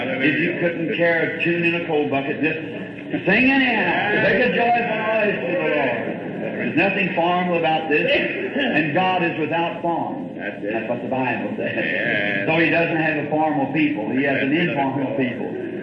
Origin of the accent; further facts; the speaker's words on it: the South, United States; I'm a Southerner. I'm emotional.